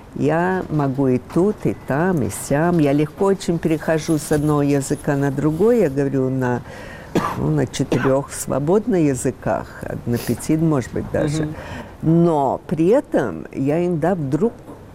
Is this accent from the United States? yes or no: yes; United States; английский мне ближе всего, конечно. Я выросла в Америке, я 8 лет приехала в Америку, я училась в Америке